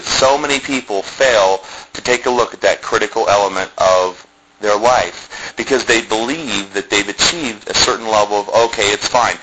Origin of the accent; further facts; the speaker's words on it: Columbus, Ohio, United States; I grew up in Columbus, Ohio.